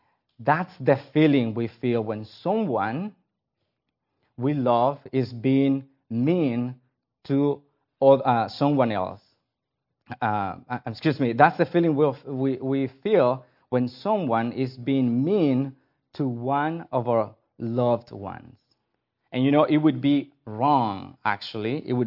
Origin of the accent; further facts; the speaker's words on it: Mexico; English is a second language; moved away as an adult; now in United States; I'm originally from Mexico. I came to the States about 12 years ago to first do college and then to go to Westminster.